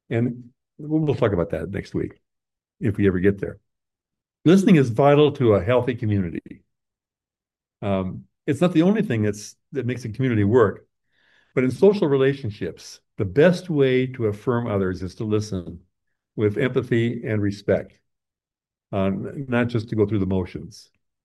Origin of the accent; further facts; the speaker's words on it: Midwest, United States; why was that so difficult in the culture I grew up in the Midwest?